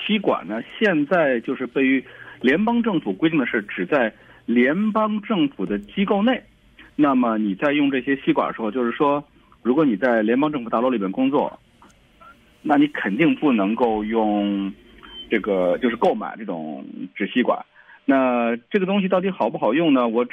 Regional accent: China; 我小的时候在中国大陆喝那个北冰洋汽水的时候

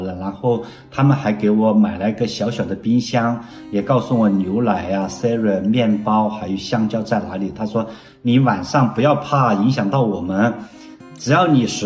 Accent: Hunan, China; now in Los Angeles, United States; 我来自中国湖南，我是96年到的美国。2000年的时候呢，我就从科罗拉多州到了洛杉矶。

